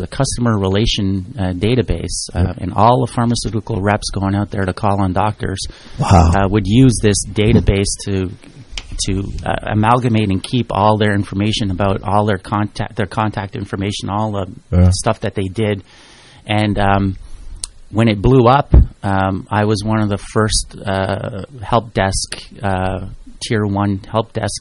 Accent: Montreal, Quebec, Canada; moved away as an adult; We come from Montreal, my wife and I, and when we got married, we took the decision that we did not want to live in Montreal anymore

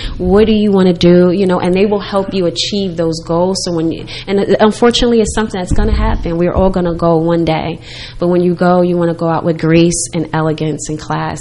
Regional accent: Jersey City, New Jersey, United States; So I'm that girl from Jersey City, right?

